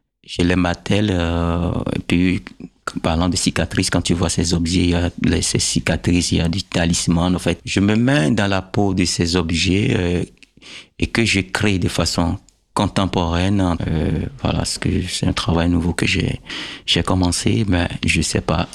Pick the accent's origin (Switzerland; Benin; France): Benin; Abomey, Zou; born there; Déjà, tu sais que je suis né à Boumé, et la terre d'Aboumé, la latérite, j'avais travaillé la latérite, mais jamais l'argile.